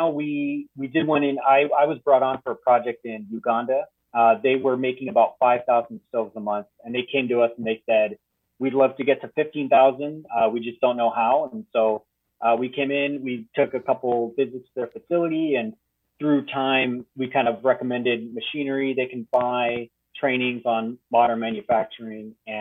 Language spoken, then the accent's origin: English; Texas, United States; also born or lived in Southern California; Yeah, born in kind of Southern California. Then we moved out to Texas. And so I went to school out there at Texas A&M, and a very, very good school.